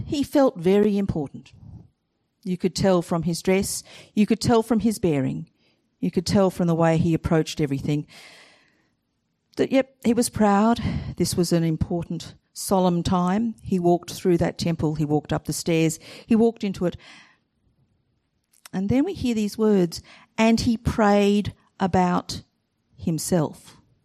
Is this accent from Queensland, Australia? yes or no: yes; Brisbane, Queensland, Australia; And I grew up in Brisbane